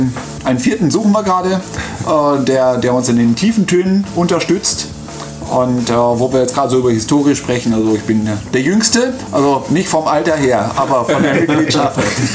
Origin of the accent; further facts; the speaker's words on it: Northern Germany, Germany; Vielleicht hört man es an der Sprache. Bin eigentlich aus dem Norden Deutschlands